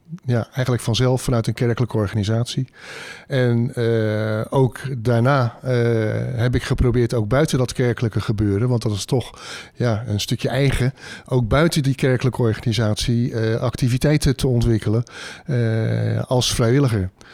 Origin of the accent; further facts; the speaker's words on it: Rodenrijs, South Holland, Netherlands; Ik ben zelf uit Roderijs. En je merkt dat eigenlijk nog wel eens een beetje dorps is.